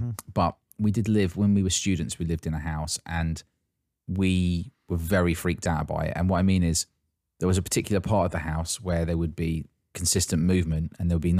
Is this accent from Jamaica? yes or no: no; England, United Kingdom; I mean, being English, yeah. I don't celebrate it at all, really.